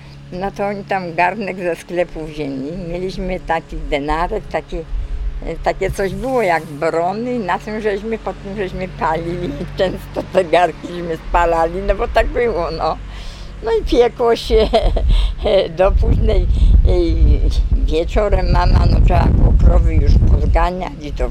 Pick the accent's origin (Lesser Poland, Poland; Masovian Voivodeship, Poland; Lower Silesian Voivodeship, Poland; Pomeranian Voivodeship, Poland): Lesser Poland, Poland; Zagórnik; born there; now in Rzyki, Poland; Urodzona jestem w Zagórniku. Rok urodzenia no to tylko 1948. No a obecnie od 76 roku zamieszkuję.